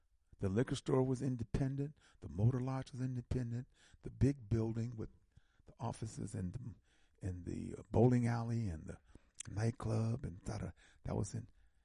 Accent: Milwaukee, Wisconsin, United States; I just said, "I'm from Milwaukee, I'm from Wisconsin."

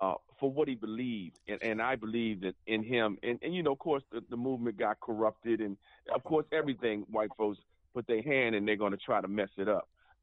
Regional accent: Maryland, United States; I've followed that brother for years because I'm from Maryland.

